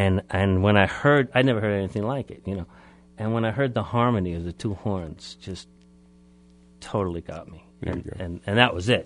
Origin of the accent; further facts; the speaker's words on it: Staten Island, New York, United States; Yeah, I lived in Staten Island. I grew up in Staten Island, one of the forgotten borough of the of the five.